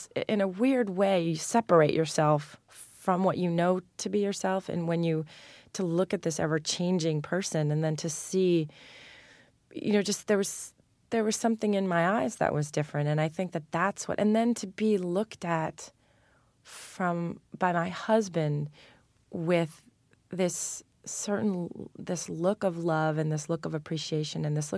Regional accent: Manhattan, New York, United States; And I grew up in Manhattan, you know, so I grew up knowing what 42nd Street looked like

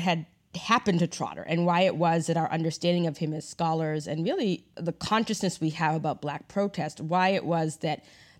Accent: New England, United States; also born or lived in Brooklyn; I grew up in New England. I was born in Brooklyn, but I'm a, you know, black New England person.

